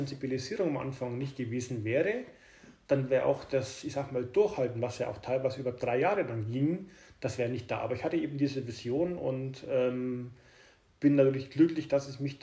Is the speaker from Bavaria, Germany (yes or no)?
yes; Bavaria, Germany; also born or lived in Nuremberg; Ich bin ja ursprünglich in Nürnberg geboren, habe dann in einem relativ kleinen Dorf aufwachsen dürfen, in der Nähe vom Altmühlsee, Brombachsee, also ein relativ kleines Dorf mit 80 Leuten oder 80 Einwohnern.